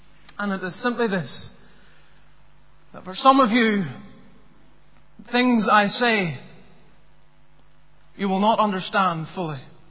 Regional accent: Bellshill, Scotland, United Kingdom; born there; I was born in Scotland on the 30th of December 1982 in a little town called Bells Hill, some 20 odd miles outside Glasgow.

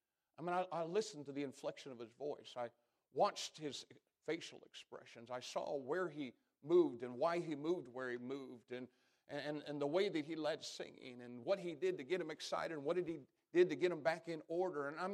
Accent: Jasonville, Indiana, United States; I'm from Jasonville, Indiana.

